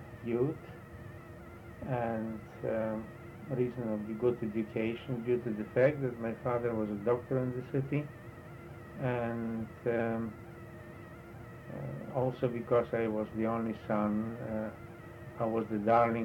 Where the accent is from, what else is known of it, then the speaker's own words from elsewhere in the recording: Borislav, Poland; born there; English is a second language; Yes, I was born in Borislav, Poland, on the 11th of September 1924. I am the only son. My mother's family was quite large and they were living in Borislav.